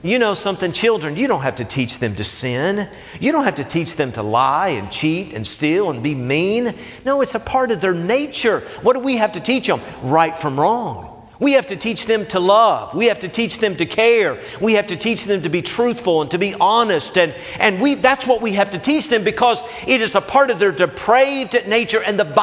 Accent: Knoxville, Tennessee, United States; Well, when I was 17 years of age, growing up in Knoxville, Tennessee, I knew that I was a sinner.

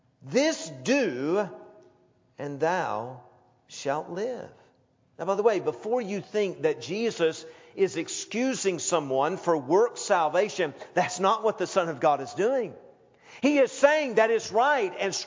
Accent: the South, United States; I grew up in the South, and often people would have phrases that they would use.

